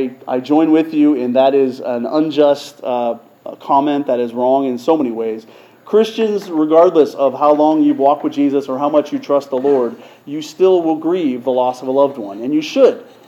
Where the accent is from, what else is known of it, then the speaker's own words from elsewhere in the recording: Pennsylvania, United States; The person is in my hometown in Pennsylvania